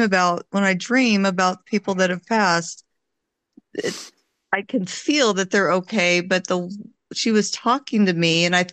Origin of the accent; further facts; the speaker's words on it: San Diego, California, United States; We grew up in San Diego, so.